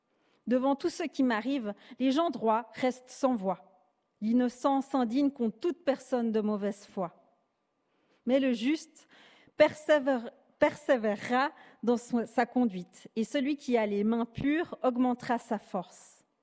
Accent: Sri Lanka; dans mon pays d'origine, le Sri Lanka, les couleurs sont symboliques.

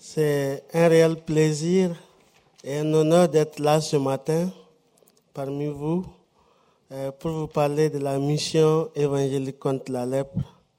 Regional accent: Niger; Je viens du Niger. Niger, un pays de l'Afrique de l'Ouest, un pays sahélien.

